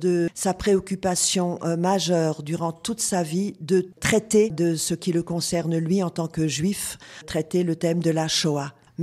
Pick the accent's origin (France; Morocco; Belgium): France; Grand Est; Alors, en tant qu'Alsacienne, j'ai vécu tous ces moments d'après-guerre